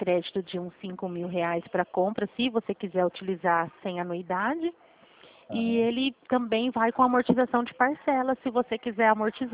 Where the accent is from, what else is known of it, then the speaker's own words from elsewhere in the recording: Flora Rica, São Paulo, Brazil; E eu sou de Flora Rica.